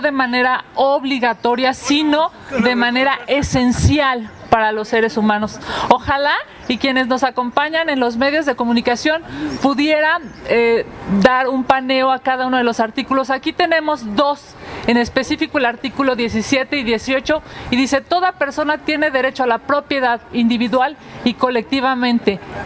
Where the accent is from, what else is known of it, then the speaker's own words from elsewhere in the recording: Mexico City, Mexico; Emilio y yo somos de aquí, de la Ciudad de México